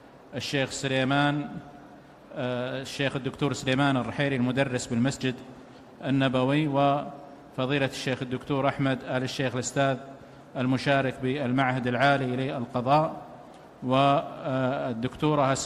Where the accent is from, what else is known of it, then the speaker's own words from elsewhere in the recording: Saudi Arabia; علمائنا الأكابر في بلادنا السعودية فريضة